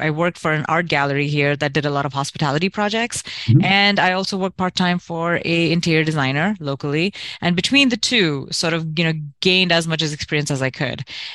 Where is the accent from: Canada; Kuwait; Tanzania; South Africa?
Kuwait; I'm born and raised in Kuwait, and you know, very typical Indian sort of upbringing